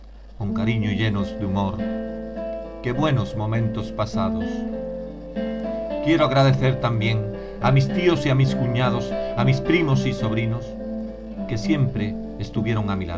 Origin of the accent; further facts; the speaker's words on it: El Puerto de Santa María, Andalusia, Spain; now in Marbella, Spain; mi familia de San Pedro y a mi tierra que tanto quiero, el puerto de Santa María, pasando por la ciudad de Marbella y a mis vecinos de Nueva Andalucía.